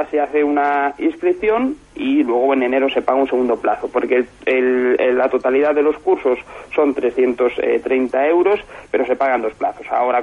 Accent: Segovia, Castile and León, Spain; aquí damos los cursos también en Segovia, yo además soy de Segovia

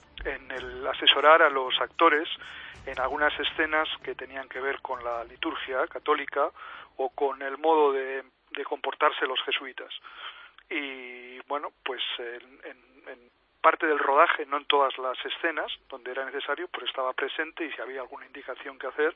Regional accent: Bilbao, Basque Country, Spain; now in Taipei, Taiwan; yo soy de Bilbao y aquí en Taipei he estado en dos etapas. La primera estuve 7 años y ahora llevo 4 años.

